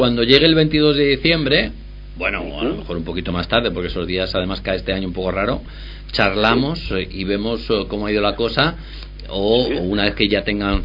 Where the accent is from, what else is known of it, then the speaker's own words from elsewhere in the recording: Guijuelo, Castile and León, Spain; Yo soy más de Guijuelo que el Torreón